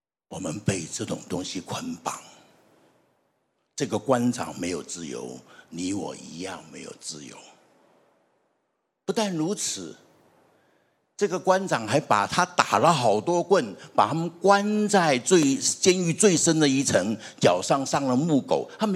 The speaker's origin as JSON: {"language": "Chinese", "country": "China", "said": "你说我们中国人不这样的，我们中国人不爱钱，对不对？"}